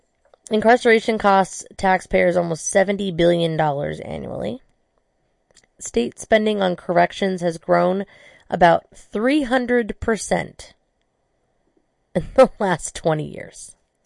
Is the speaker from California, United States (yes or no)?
yes; California, United States; I'm from California originally